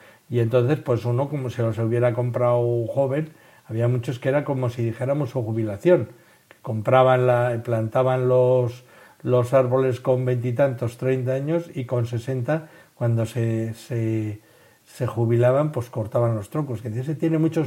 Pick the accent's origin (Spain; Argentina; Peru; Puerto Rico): Spain; Basque Country; había una en el pueblo más arriba del mío, más arriba en el sentido del cauce del río que pasaba por mi pueblo, que era el río Urola